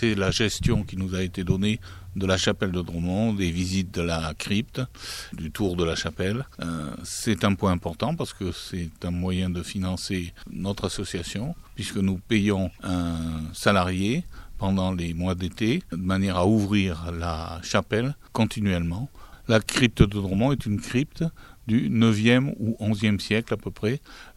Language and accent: French; Bordeaux, Nouvelle-Aquitaine, France; moi je ne suis pas du tout d'ici à l'origine, je suis de Bordeaux. Mais je me suis retiré là parce que c'est vraiment un climat et un pays qui me plaît.